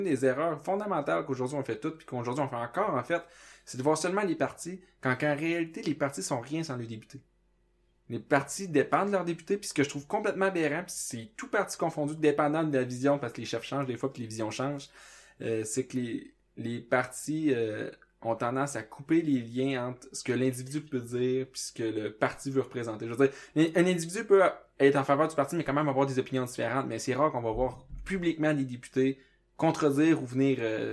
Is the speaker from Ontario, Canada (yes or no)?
no; Quebec, Canada; je suis originaire de l'Abitibi.